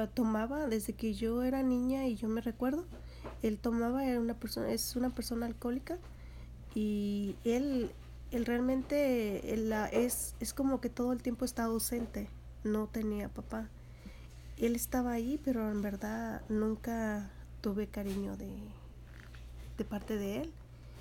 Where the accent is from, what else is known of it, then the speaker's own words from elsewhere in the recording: Jalisco, Mexico; mi pueblo está ubicado al sur del estado de Jalisco. Es muy cerca de la costa.